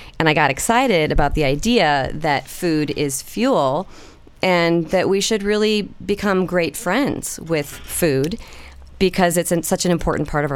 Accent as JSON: {"language": "English", "town": "Evanston", "region": "Illinois", "country": "United States", "tie": "born or raised there", "said": "Yes, I grew up in Evanston."}